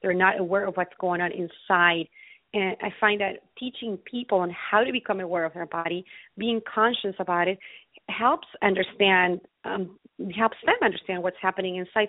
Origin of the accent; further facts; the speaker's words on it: Ecuador; now in United States; originally, I come from Ecuador, South America. So I've been here in the United States for the last 17 years.